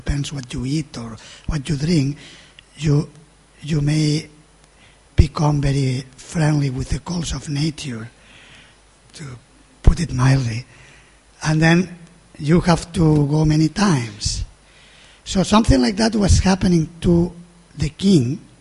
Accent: Spain; Maybe we will have again Belgian francs and pesetas. I'm from Spain.

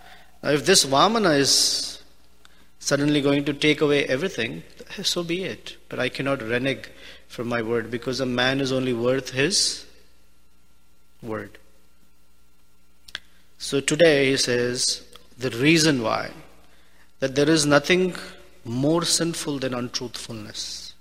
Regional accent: India; And I'm from India, so I'm extremely skilled at maneuvering through traffic

